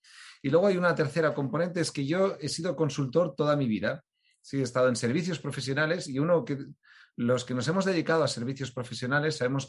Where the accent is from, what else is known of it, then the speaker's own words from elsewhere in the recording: Barcelona, Catalonia, Spain; soy barcelonés, siempre he hecho negocios desde Barcelona, creo que la calidad de vida que tenemos aquí es impresionante